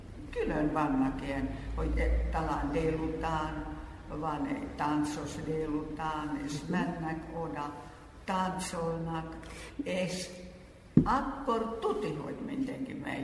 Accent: Finland; Hungarian is a second language; Én mindig mondtam, hogy elnézést, én finn vagyok

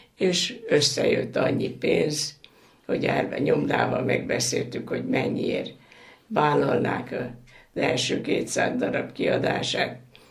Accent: Balatonkenese, Veszprém County, Hungary; born there; Ugye hát én is itt születtem Kenesén

